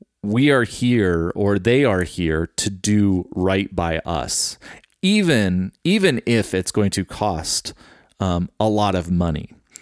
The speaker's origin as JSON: {"language": "English", "country": "United States", "said": "But again, I'm an American."}